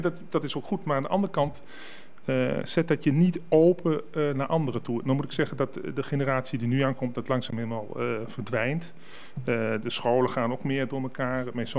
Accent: Overijssel, Netherlands; now in Amsterdam, Netherlands; ik ben eigenlijk ook een buitenlander in Zuidoost. Ik kom uit het Oostlandland, Tukker. Dus ergens ook een vreemdeling.

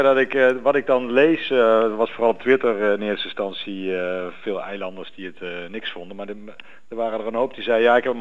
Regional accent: Venlo, Limburg, Netherlands; Ik kom uit Venlo, daar kun je tegen de achtergrond van Carnaval kun je ook een heel spannend verhaal vertellen.

